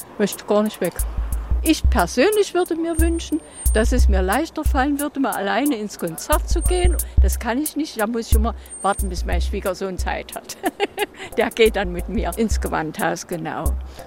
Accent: Leipzig, Saxony, Germany; Ich bin Leipzigerin. Ich liebe die Stadt. Das ist alles da, was ich brauche. Und wir haben eine wunderschöne Innenstadt. Wir haben sehr viele Seen ringsrum und Parks und allem. Ich möchte gar nicht weg.

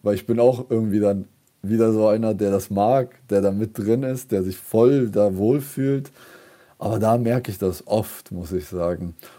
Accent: Saxony, Germany; now in Mannheim, Germany; Aber mir wollte niemand glauben, dass ich aus Sachsen bin.

